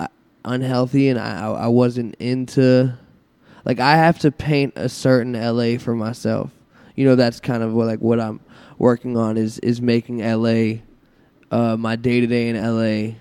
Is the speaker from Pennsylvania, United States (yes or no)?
yes; Pittsburgh, Pennsylvania, United States; I'm from Pittsburgh. I need rain.